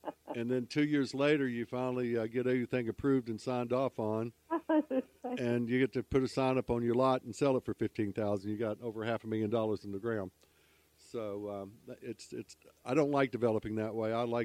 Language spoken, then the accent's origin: English; Charlotte, North Carolina, United States; moved away; I grew up in Charlotte but in my younger years, but I think it was 280,000 people when I left in 74.